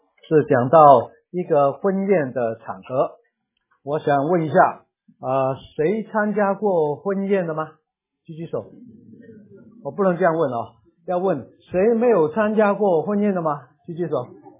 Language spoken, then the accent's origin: Chinese; China; now in Singapore; 我们中国人喜欢做圆桌啊